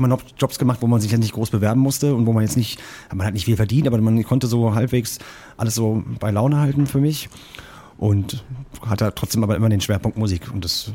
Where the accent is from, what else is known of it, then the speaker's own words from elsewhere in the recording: East Germany, Germany; Also ich bin ja Ossi, das kann ich ganz klar sagen.